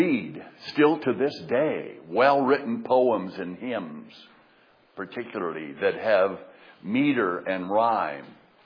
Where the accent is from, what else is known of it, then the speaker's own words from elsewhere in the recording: South Dakota, United States; When I was a boy, which was a long time ago, many years ago, growing up in South Dakota, I attended a number of rural schools.